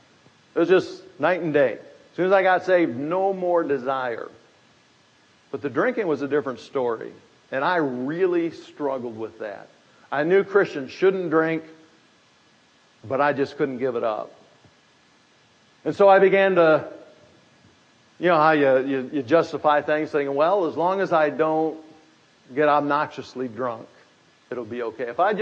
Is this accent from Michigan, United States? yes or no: yes; Grand Rapids, Michigan, United States; of Grand Rapids, it's half Polish and it's half Dutch. My wife is from the Dutch side. She's Dutch. I'm from the Polish side, but I'm not Polish.